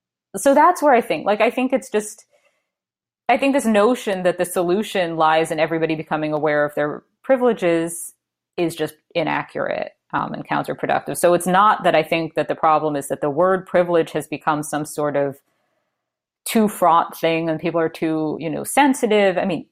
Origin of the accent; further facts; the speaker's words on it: United States; now in Canada; So I'm American, but I live in Canada and I am loving the universal healthcare here.